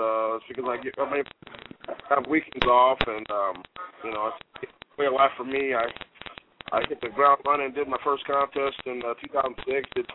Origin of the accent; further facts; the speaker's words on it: Iowa, United States; I'm from Iowa, but I love places that I've been before